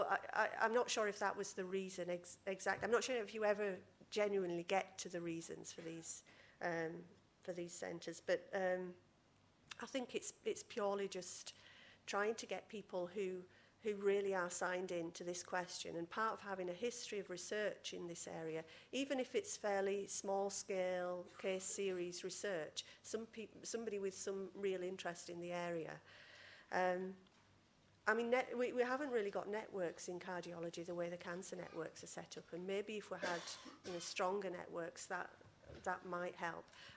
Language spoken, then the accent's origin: English; Yorkshire and the Humber, United Kingdom; I'm from Yorkshire